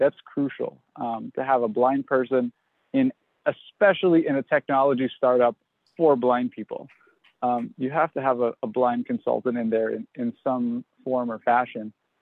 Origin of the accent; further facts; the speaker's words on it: Kentucky, United States; I'm from Kentucky, and I have so many great memories of working with the NLS and the KTBL in Kentucky.